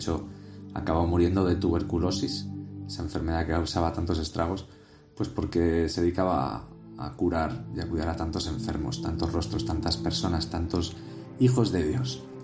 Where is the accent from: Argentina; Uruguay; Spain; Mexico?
Spain; por lo menos en mi país, en España